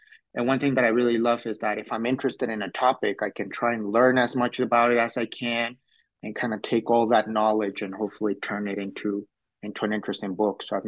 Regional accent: San Miguel de Allende, Guanajuato, Mexico; And where I grew up in San Miguel de Allende, there's an artisan's market with different crafts.

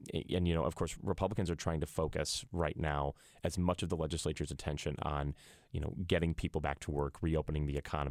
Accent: Illinois, United States; In my home state of Illinois, when the legalization of marijuana was being discussed, that was a big talking point.

